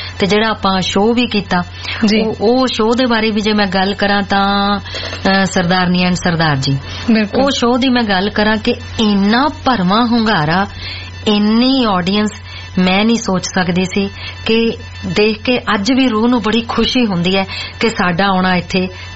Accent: Punjab, India; moved away; ਲੱਗਦਾ ਹੀ ਨਹੀਂ ਕਿ ਮੈਂ ਇੰਡੀਆ ਤੋਂ ਪੰਜਾਬ ਤੋਂ ਬਾਹਰ ਆਈ ਹਾਂ।

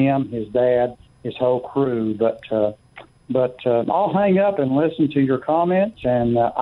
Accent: Tennessee, United States; I'm a longtime listener of your program, and I was born and raised in Tennessee

